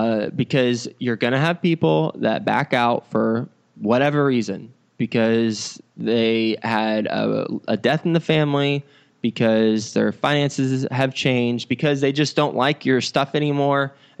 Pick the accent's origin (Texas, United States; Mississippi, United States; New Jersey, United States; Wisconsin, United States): Texas, United States; also born or lived in Flint; I was born in Flint, Michigan, so I know Michigan decently well, even though I grew up in Texas for the most part.